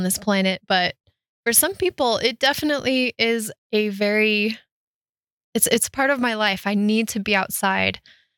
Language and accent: English; Colorado, United States; I was able to go into the mountains. I grew up on the Front Range. I had a hiking spot that was 10 minutes from my house.